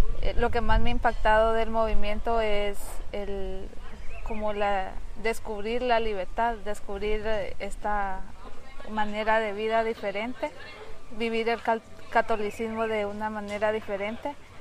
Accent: Guatemala; de Guatemala. Soy la única del movimiento en Guatemala.

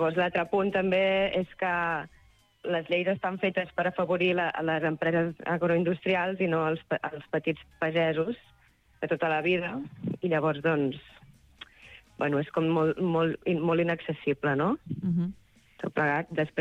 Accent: Badalona, Catalonia, Spain; jo no soc del Priorat, jo soc de Badalona

